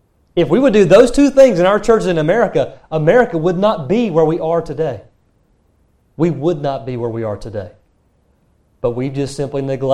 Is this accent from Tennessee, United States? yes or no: no; North Carolina, United States; I grew up in the Bible Belt in North Carolina where everybody goes to church, it seems.